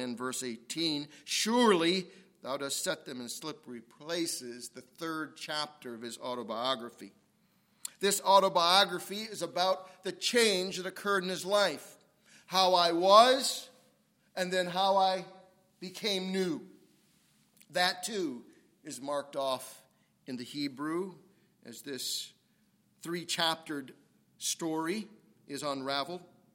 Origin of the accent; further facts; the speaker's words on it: Ohio, United States; I'm from Ohio. I'm a Buckeye boy.